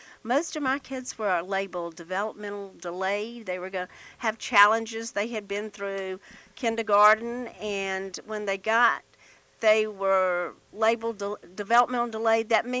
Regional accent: Union, South Carolina, United States; I'm originally from Union, South Carolina, and I've just come from Union.

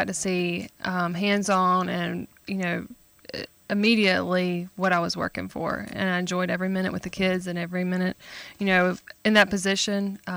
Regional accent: Greenwood, South Carolina, United States; I'm from Greenwood, South Carolina.

